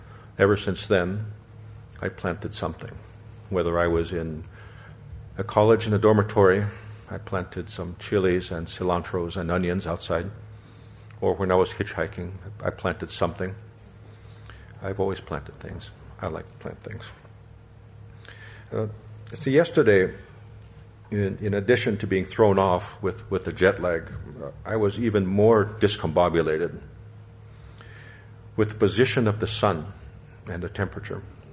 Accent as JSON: {"language": "English", "town": "Zuni", "region": "New Mexico", "country": "United States", "said": "So I come from Zuni, New Mexico, in the southwest U.S., and it is a place that's very dry, very, very dry."}